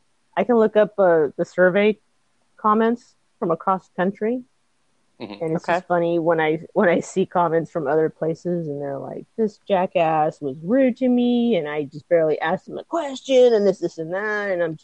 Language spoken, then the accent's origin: English; California, United States; Oh, yeah. Yeah. I'm from Ventura County, California.